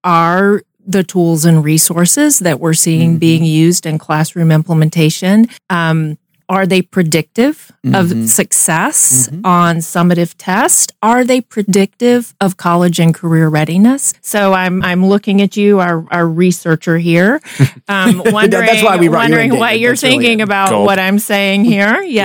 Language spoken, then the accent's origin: English; Talladega, Alabama, United States; I am from Talladega, Alabama, which is the most Alabama one can be.